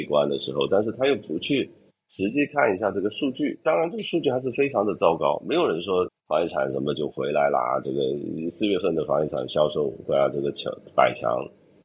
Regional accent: China; 那我们中国人都说哈，这个办法总比问题多，对吧？

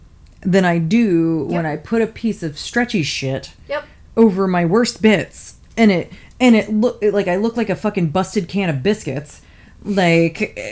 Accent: Florida, United States; And, you know, I'm from Florida, so I'm tacky. I have grown up around all bodies and skimpy bathing suits.

